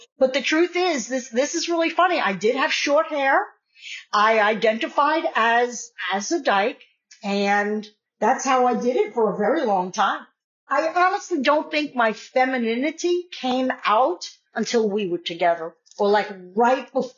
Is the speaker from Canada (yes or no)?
no; New York, United States; I grew up in New York on Long Island, and I came out in school as well.